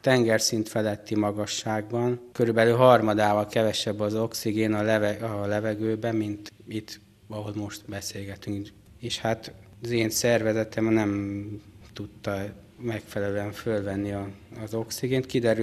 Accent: Györköny, Tolna, Hungary; also born or lived in Paks; Nem, én Pakson születtem, de Paks mellett egy kis faluba, Györkönyben nőttem fel.

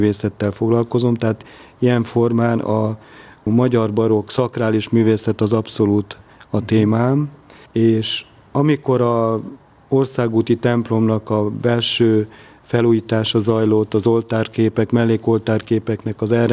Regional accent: Miskolc, Borsod-Abaúj-Zemplén, Hungary; born there; moved away as an adult; now in Budapest, Hungary; Miskolcon születtem egyébként, de aztán Budapestre költöztem az egyetemi évek alatt.

